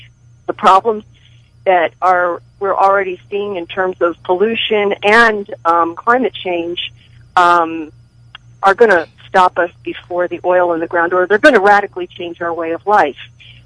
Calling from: Arlington, Virginia, United States; I'm calling from Arlington, Virginia.

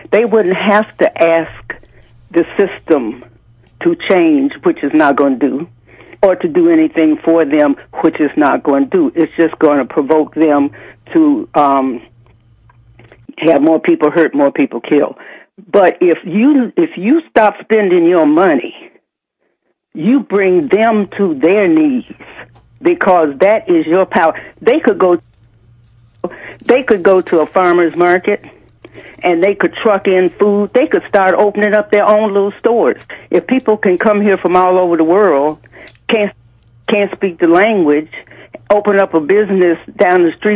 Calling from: Washington, District of Columbia, United States; I'm calling from Washington, D.C.

